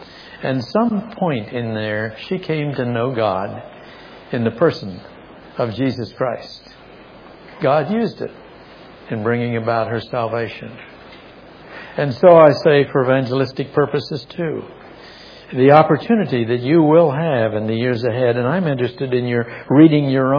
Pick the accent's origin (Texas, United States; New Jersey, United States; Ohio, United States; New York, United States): Ohio, United States; New Concord; I came back to New Concord. That was my hometown, with Margie as my bride. And we moved in with my aunt, who had reared me.